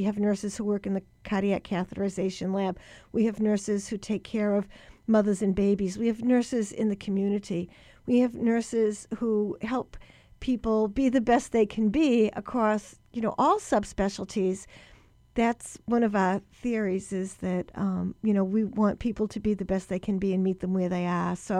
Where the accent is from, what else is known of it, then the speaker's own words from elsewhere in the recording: Boston, Massachusetts, United States; And I'm from Boston, and we had the first nursing school.